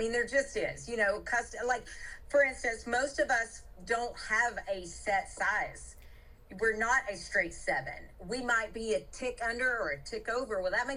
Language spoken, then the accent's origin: English; Georgia, United States; growing up on the East Coast, you know, in Georgia